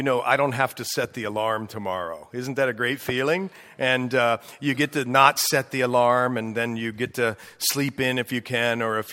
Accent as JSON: {"language": "English", "region": "Ohio", "country": "United States", "also_born_or_lived": "Pennsylvania", "said": "And then you move back to Pennsylvania, or we came from Ohio originally."}